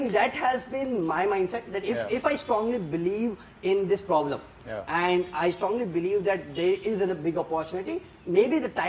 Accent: Udaipur, Rajasthan, India; I come from Udaipur city, right? It's a tier 3 city, pretty famous though, but it's a tier 3 town.

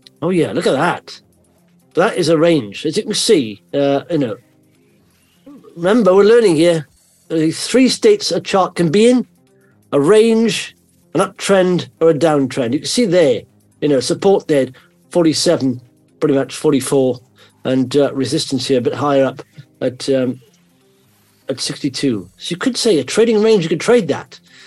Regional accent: Wales, United Kingdom; obviously I'm from Wales, but I used to drive back and forth.

